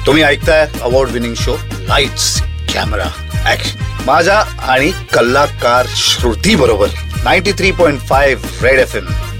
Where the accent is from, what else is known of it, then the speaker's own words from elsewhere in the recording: Mumbai, Maharashtra, India; माझा जन्म भेंडी बाजारात झालाय, जिथे मुस्लिम पॉप्युलेशन जास्त होती आणि आम्ही फक्त 3 की 4 हिंदू फॅमिली होती त्यावेळी.